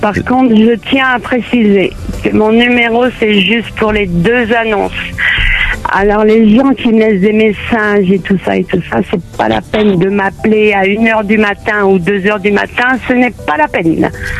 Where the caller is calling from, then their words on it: Épinay, Île-de-France, France; d'Épinay, du côté Sindanga.